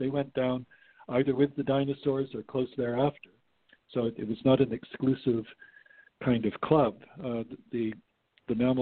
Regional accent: Edmonton, Alberta, Canada; Well, so I grew up in Western Canada in Edmonton, Alberta, mm-hmm. and I started college there.

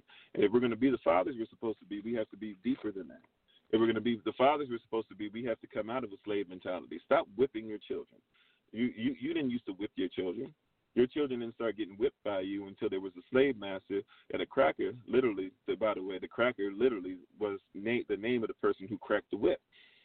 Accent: Ghana; he was not a Ghanaian any more than I am a Ghanaian. But we call ourselves Ghanaian.

